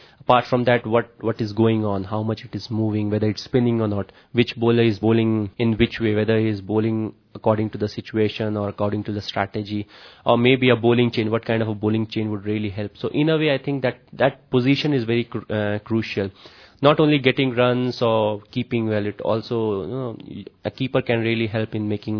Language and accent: English; India; English is a second language; it's not one of my mistakes that I'm born and brought up in India.